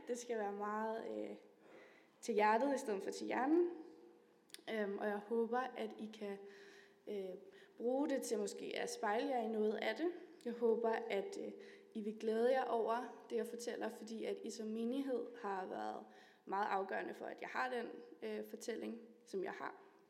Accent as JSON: {"language": "Danish", "town": "Osted", "region": "Zealand", "country": "Denmark", "tie": "born or raised there", "lives_now": "Skovlunde, Denmark", "said": "og jeg kommer her fra Osted, er vokset op her, og bor nu i Skovlunde sammen med Jonathan, og kommer i Vandløse Frikirke."}